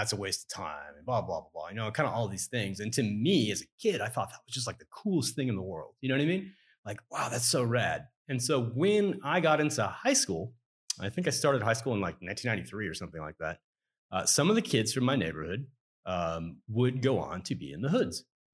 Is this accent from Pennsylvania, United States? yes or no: no; California, United States; No, I'm born and bred in California.